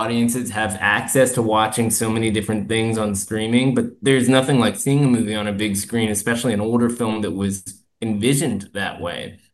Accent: Seattle, Washington, United States; growing up in Seattle, when I did was great because there were so many wonderful independent theaters there.

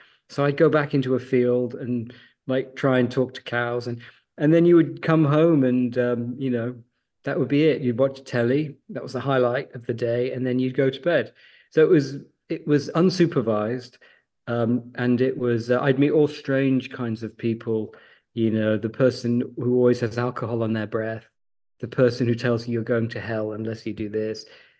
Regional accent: Ruthin, Wales, United Kingdom; I'm from a village in Wales, North Wales, called Rhythyn, and in Clwyd. And I grew up there, you know, and it was a different type of childhood than today.

